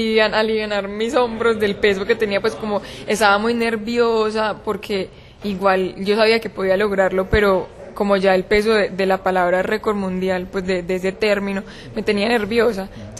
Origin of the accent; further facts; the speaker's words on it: Pereira, Risaralda, Colombia; also born or lived in Medellín; pereirana nacida y crecida aquí, adoptada por Medellín, que también la siento como mía, entonces estoy como entre las dos ciudades